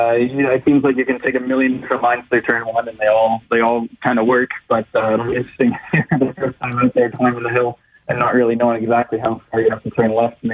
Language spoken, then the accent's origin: English; Canada; Of course, you know, me being a Canadian was pretty cool for me.